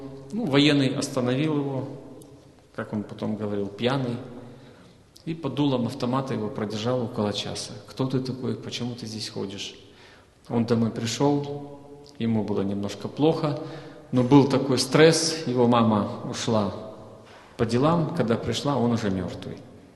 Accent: Bishkek, Kyrgyzstan; Я родом из Бишкека, с Кыргызстана.

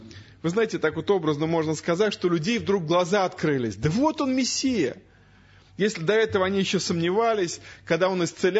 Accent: Moscow, Russia; мы, как москвичи, наверное, должны особенно благодарить Бога за эти милости

